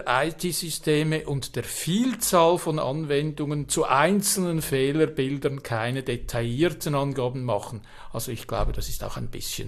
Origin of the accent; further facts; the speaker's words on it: Switzerland; Ich als Schweizer Patriot